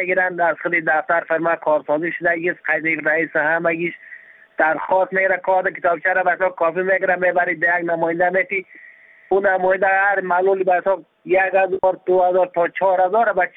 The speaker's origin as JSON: {"language": "Persian", "region": "Badakhshan", "country": "Afghanistan", "said": "ما از بدخشان هستم"}